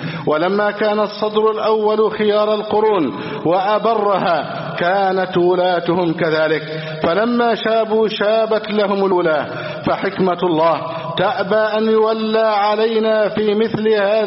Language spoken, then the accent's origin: Arabic; Egypt; احفظ بلدنا مصر